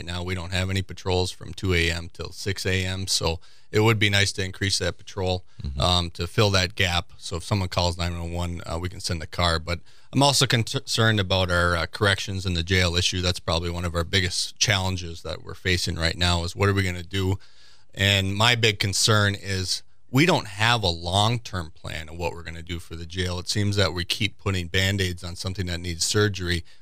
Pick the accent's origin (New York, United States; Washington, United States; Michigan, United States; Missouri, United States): Michigan, United States; Marquette; I'm a Marquette native, born and raised in Marquette, and I attended NMU and got my bachelor's degree.